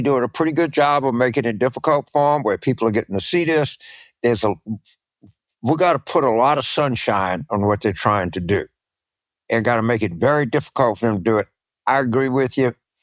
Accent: Shreveport, Louisiana, United States; I'm very from Shreveport in East Texas.

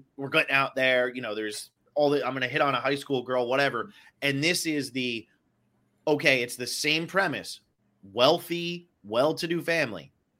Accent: New Jersey, United States; Now, I'm growing up in New Jersey with a dad who likes movies

